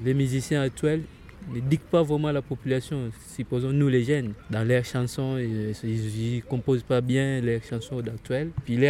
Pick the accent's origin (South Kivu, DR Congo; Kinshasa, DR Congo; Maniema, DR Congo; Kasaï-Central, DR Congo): Kinshasa, DR Congo; now in France; je suis Congolais de Kinshasa parce qu'il y a des Congos. Je vis en France ici depuis 2013.